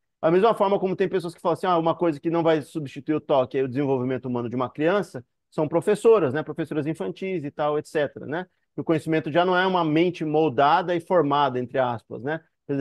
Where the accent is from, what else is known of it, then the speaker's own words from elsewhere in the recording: Brazil; A gente sabe como brasileiro que dependendo do jeito que você fala as palavras, a palavra em si, ela significa uma coisa.